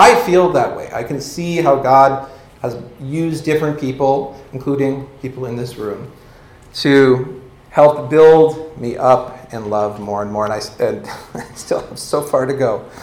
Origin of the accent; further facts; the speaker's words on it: Oregon, United States; which I'm from Southern Oregon. That's a very Southern Oregon thing you have to do.